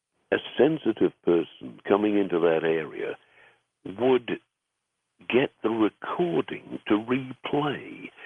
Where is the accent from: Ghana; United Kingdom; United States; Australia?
United Kingdom; England; well, difficult for me as an Englishman because it's a Welsh name